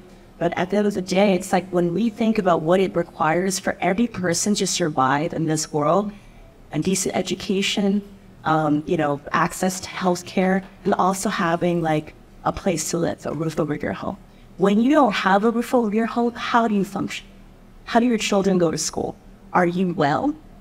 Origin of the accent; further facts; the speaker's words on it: San Francisco, California, United States; I come from San Francisco